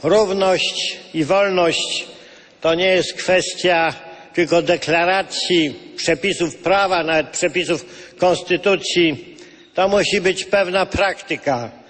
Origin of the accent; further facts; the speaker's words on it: Warsaw, Masovian Voivodeship, Poland; Ja mówię kurpie, bo tak się w Warszawie mówi, a ja z Warszawy